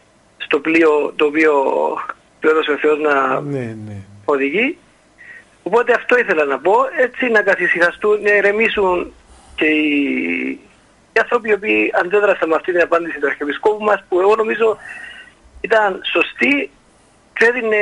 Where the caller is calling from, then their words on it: Paphos, Paphos District, Cyprus; είμαι από Πάφο.